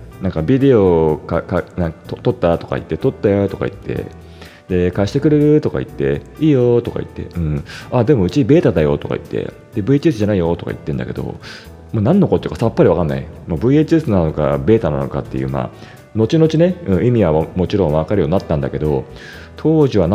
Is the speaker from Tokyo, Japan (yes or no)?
yes; Toshima, Tokyo, Japan; 私は昭和51年の1月生まれなんですけども、まあ生まれた時からまあ東京豊島区でね、生まれ育ったんですけども、まあ小さいアパートでね、まあ小さいって言ってもまあ書いてある通り、まあ6畳一間のさねアパートなんですよ。